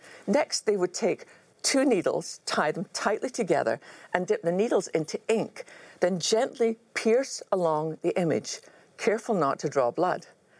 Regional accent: Scotland, United Kingdom; I remember as a child growing up in Scotland

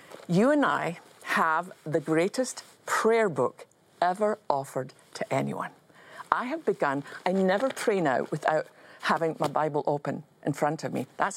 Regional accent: Scotland, United Kingdom; When I was growing up in Scotland

